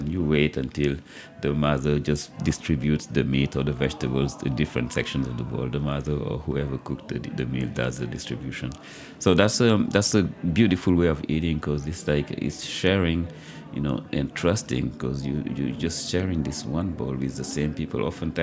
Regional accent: Dakar, Senegal; for me, who were born and raised in Dakar, to go to my grandparents' land in the south in Casamance, I'd have to go through another country.

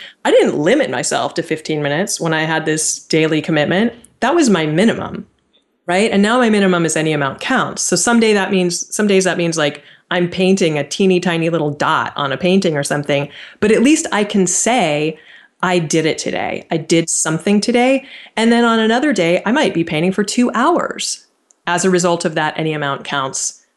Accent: Stanford, California, United States; I grew up right near Stanford University.

